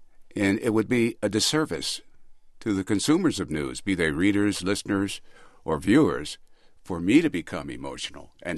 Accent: United States; And being African American, I would be the critic, most critical of me, if I failed to do the best job possible with that story.

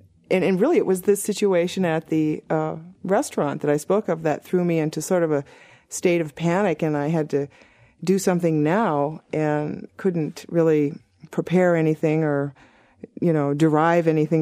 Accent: San Diego, California, United States; born there; also born or lived in Germany / New York; now in Arizona, United States; Well, I was born in San Diego. I live in Arizona now, but my family moved to Germany, so I lived there for a couple of years. When I came back, it was to New York, to here in New York, and studied here.

